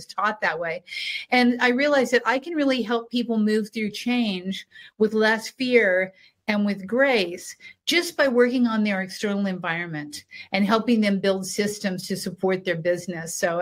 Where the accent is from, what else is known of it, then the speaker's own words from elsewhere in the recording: Ohio, United States; my husband is from California. I'm from Ohio.